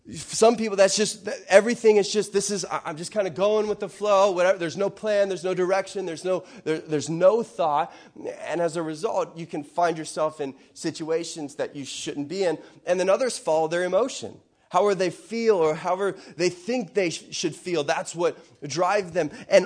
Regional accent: Florida, United States; Like, I'm Christian because, well, I'm from Florida, and that's kind of what people do.

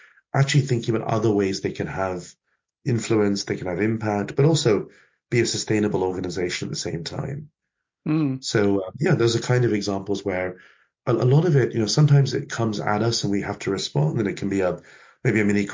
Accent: India; I'm Indian, and so this idea of karma is what is a strong idea.

